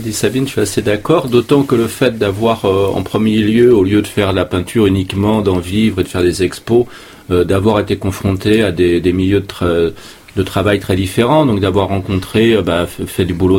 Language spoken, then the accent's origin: French; Paris, Île-de-France, France; moi j'habite dans le Rougier de Camarès, je suis parisien d'origine aussi